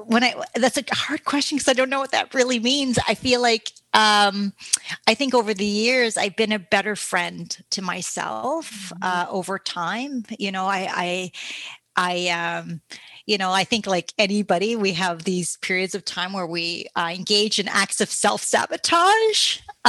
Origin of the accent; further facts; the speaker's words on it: Ontario, Canada; I was brought back to being a kid in my hometown. I grew up in Northern Ontario. And so I grew up in a community that wasn't affluent. Everybody's like working class, and it was a big community of French Canadian, Indigenous, and people like myself.